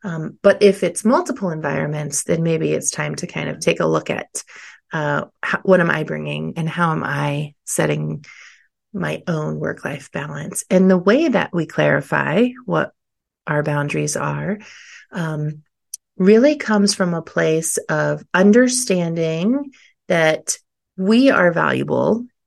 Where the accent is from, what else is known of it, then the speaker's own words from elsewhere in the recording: Florida, United States; now in Colorado, United States; I live currently in Colorado. I've been in Colorado for about 20 years. I grew up in Florida.